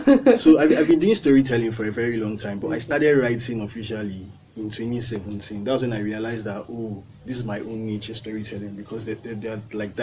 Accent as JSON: {"language": "English", "region": "Abia", "country": "Nigeria", "said": "I'm from Abia State."}